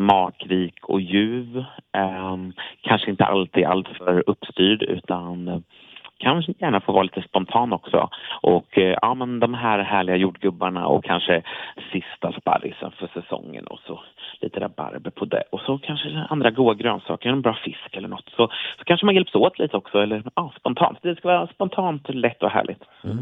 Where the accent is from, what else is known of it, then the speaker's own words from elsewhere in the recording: Örebro, Örebro County, Sweden; jag växte upp i Örebro och i vårt område Björkhaga där.